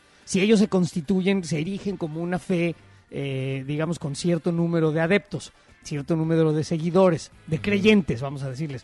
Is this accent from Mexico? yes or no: yes; Mexico; a mí, que soy un ateo, a mí me representa la Virgen de Guadalupe, nada más como ícono mexicano.